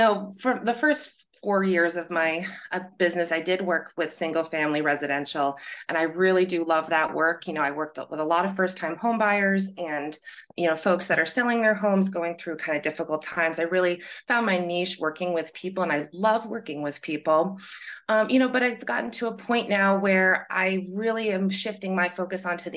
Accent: New Hampshire, United States; now in Brattleboro, United States; So born and bred New Englander, I grew up in New Hampshire. I moved to Brattleboro about 13 years ago.

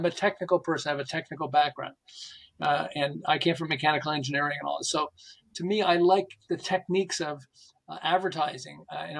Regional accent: Montreal, Quebec, Canada; moved away as an adult; now in United States; I'm originally from Montreal in Canada, but about 35 years ago, I moved to Southern California.

